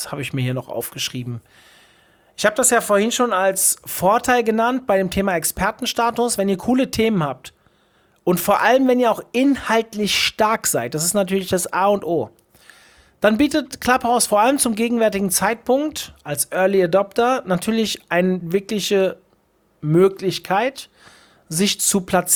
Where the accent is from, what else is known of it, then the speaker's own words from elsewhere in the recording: Hesse, Germany; ich bin ja aus Hessen